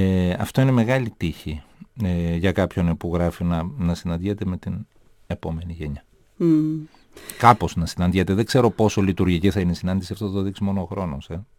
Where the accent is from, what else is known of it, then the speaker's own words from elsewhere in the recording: Thessaloniki, Central Macedonia, Greece; now in Athens, Greece; Στην Άνω Τούμπα στη Θεσσαλονίκη, όλη μου τη ζωή.